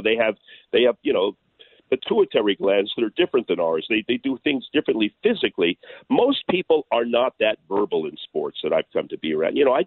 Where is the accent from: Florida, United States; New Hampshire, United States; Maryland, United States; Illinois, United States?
Florida, United States; Miami Beach; I grew up in Miami Beach, Florida, as a kid.